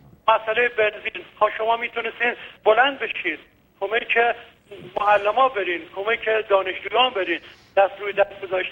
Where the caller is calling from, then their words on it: Iran; من از ایران هستم استاد.